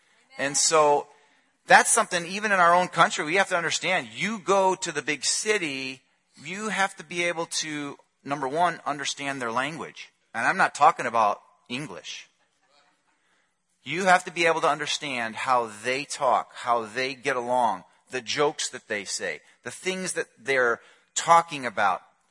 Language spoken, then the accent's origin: English; Illinois, United States; I grew up near Chicago. Same thing. I grew up in an Italian family. In Italian families, there's no secrets.